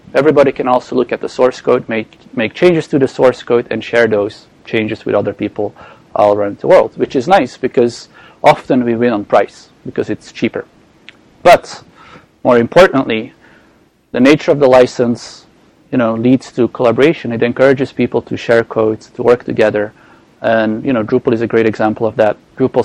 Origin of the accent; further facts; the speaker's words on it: Belgium; moved away as an adult; now in Boston, United States; So I started the company in Boston, which is why I moved from Belgium to here.